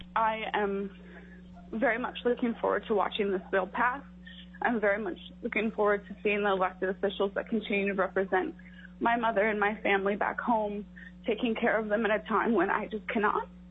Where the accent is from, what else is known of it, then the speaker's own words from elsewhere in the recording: Alaska, United States; from COVID-19 to ongoing disparities in my home state.